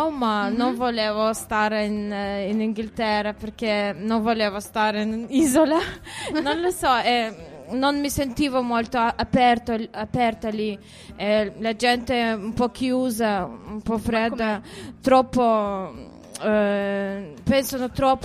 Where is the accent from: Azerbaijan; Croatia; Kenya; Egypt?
Azerbaijan; first language Russian; Italian is a second language; io vengo dall'Azerbaijan, è un paese di ex Unione Sovietica, quindi sono di madrelingua russo, ma okay. Parlo anche azero, che è molto simile con turco.